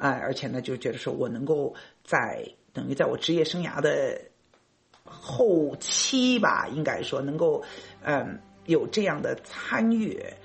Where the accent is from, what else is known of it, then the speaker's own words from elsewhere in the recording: China; moved away as an adult; now in New York, United States; 我是骨子里是中国来的，这是改也改不掉的，对不对？咱们这个毕竟是土生土长的中国人哈，但是呢在美国生活了30多年